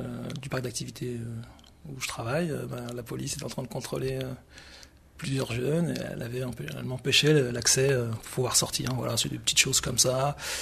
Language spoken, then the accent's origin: French; Aubervilliers, Île-de-France, France; ça fait 8 ans que je suis sur le territoire de pleine commune. Je suis parti à Villetaneuse. Je suis revenu à La Courneuve. Je suis originaire d'Aubervilliers, donc encore une commune du territoire.